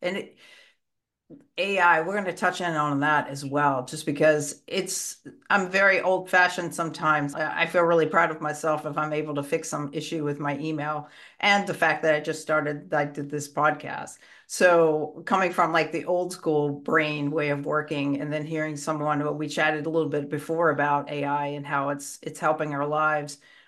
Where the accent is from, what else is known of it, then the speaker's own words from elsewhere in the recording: Southern United States, United States; accent: Southern; my Southern accent might come out